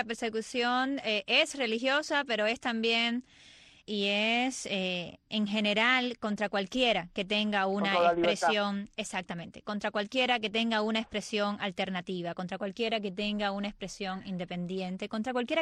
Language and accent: Spanish; Cuba; somos los cubanos quienes debemos empezar a ser parte de la propuesta